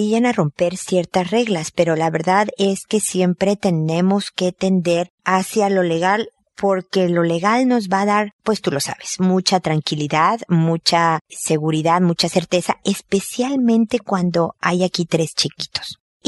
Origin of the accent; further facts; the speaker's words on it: Mexico; now in Chile; si el que me escribe es de México, de donde soy yo, o de España, o de Estados Unidos, de donde se habla español, o Ecuador, o Chile, donde vivo, no importa.